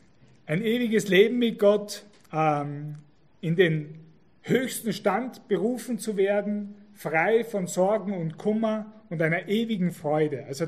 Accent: Austria; in meiner alten Heimat in Österreich in den Bergen.

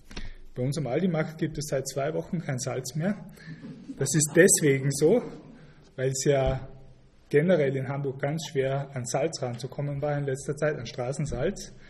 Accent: Liezen, Styria, Austria; zum Bezirksgericht Liezen, dort in Österreich, wo ich herkomme.

